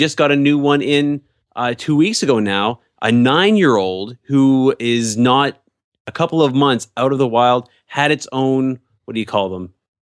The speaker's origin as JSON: {"language": "English", "town": "Jasper", "region": "Georgia", "country": "United States", "said": "from Jasper, Georgia"}